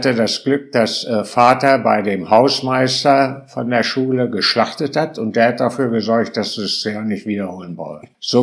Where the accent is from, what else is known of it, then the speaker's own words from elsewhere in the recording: Holtensen, Lower Saxony, Germany; also born or lived in Bockenem; Ja, also ich bin ja in Holtensen geboren worden. Wir sind ja drei Jungs und ich bin wirklich fast hinter der Theke zur Welt gekommen. Nach einer gewissen Zeit sind wir ja nach Bovenem verzogen